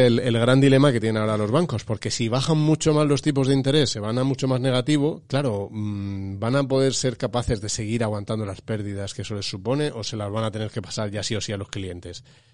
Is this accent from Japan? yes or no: no; Spain; como los españoles tenemos tanto dinero en inmueble, en ladrillo, en vivienda